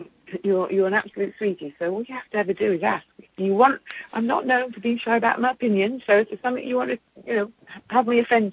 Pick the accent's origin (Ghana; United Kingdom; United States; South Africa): United Kingdom; England; And, of course, being ultra English, because I just thought it was funny